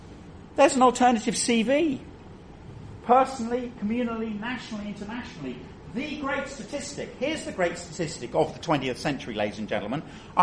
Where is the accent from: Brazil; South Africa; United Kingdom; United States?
United Kingdom; England; as an Englishman